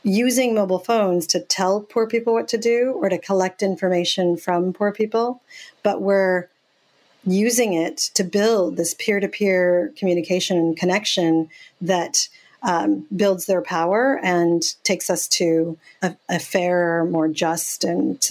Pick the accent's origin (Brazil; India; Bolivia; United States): India; by my grandparents in India for 5 or 6 years. I didn't know my parents. And so that the memory of growing up in India is very strong in me.